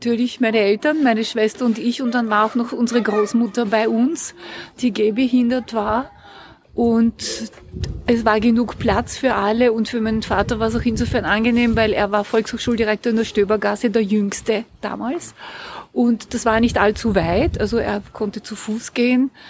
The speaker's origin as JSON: {"language": "German", "region": "Vienna", "country": "Austria", "tie": "born or raised there", "also_born_or_lived": "United States", "said": "ich bin ein Kind der Stadt. Das war auch der Grund, warum ich jetzt wahrscheinlich auch hier bin. Wienerin seit 1943 und ich habe bis zum 21. Lebensjahr hier gewohnt mit einem Intervall von einem Jahr, wo ich ein Stipendium in Amerika hatte."}